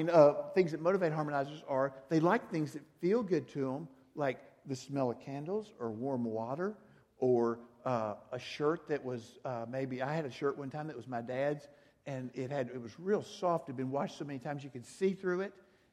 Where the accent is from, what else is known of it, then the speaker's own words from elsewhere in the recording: Arkansas, United States; not just because we came from Arkansas to bring y'all something